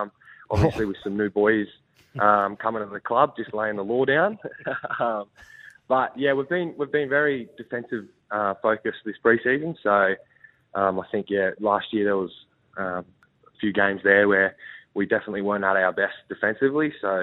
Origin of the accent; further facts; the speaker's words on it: Queensland, Australia; Yeah, so I grew up on the Sunshine Coast and played all my junior footy there.